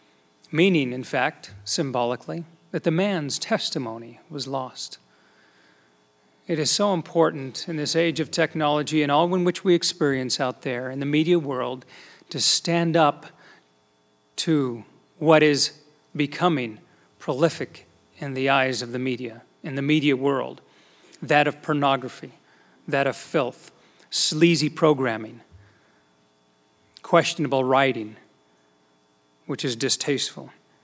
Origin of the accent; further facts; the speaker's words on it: Houston, Texas, United States; I'm from Houston, of course.